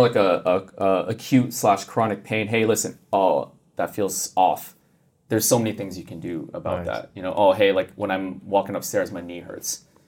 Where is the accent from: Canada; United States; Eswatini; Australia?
Canada; Montreal, Quebec